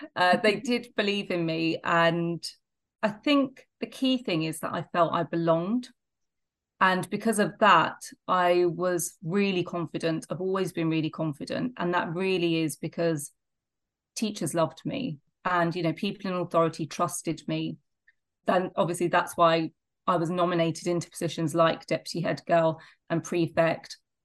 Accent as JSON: {"language": "English", "region": "East of England", "country": "United Kingdom", "tie": "born or raised there", "said": "I grew up in Essex, where I still live, in a loving family"}